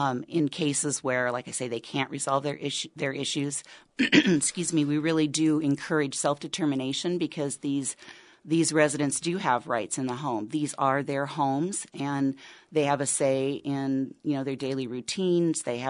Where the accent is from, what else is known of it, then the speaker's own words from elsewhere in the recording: Alaska, United States; I'm thrilled about because I'm from Southeast Alaska.